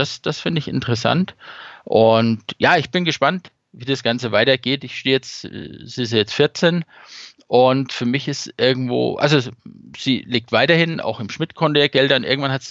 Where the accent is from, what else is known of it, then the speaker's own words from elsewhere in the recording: Bavaria, Germany; Bayern, ja, schönes Bundesland. Ich bin ja eigentlich Franke. Ich lebe ja hier fast schon im Exil.